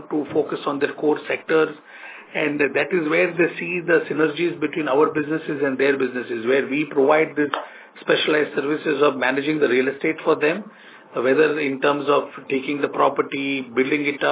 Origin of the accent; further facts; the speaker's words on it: India; as an Indian mindset, we always had a mindset of owning our own offices